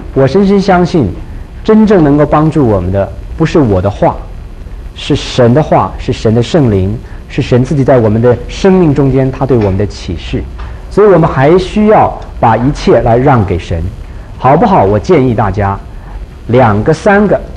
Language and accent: Chinese; China; 我们中国人真是有那个智慧